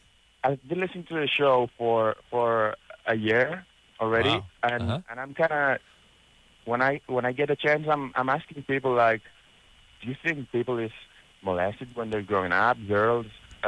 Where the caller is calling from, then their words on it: Catalonia, Spain; From a small town near Barcelona.